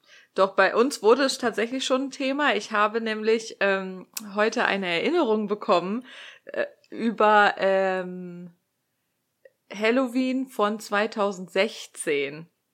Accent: Cologne, North Rhine-Westphalia, Germany; ich komme aus Köln, also Karneval ist ja hier, ne, Alaaf

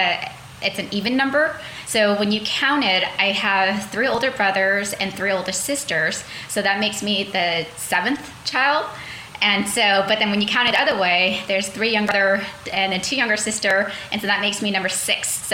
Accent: Denver, Colorado, United States; now in Sacramento, United States; So we grew up in Denver, Colorado, which a lot of people don't know that about our family, but we stayed there for about 2 years, and then we decided to kind of move with relatives here to Sacramento.

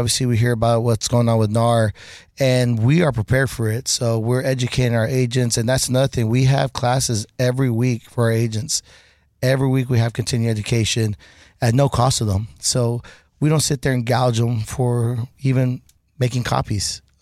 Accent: Houston, Texas, United States; I grew up in Heights, so that's been my specialty area.

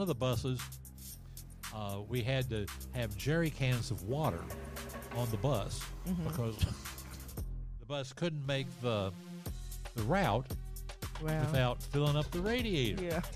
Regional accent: St. Joseph, Missouri, United States; Head Start was already established in my hometown of St. Joseph, Missouri.

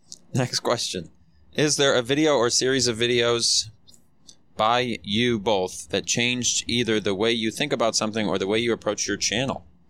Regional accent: Minnesota, United States; accent: Minnesotan; You got to be careful because you're almost making fun of my Minnesotan accent. My Minnesotan. We get close to Canadian.

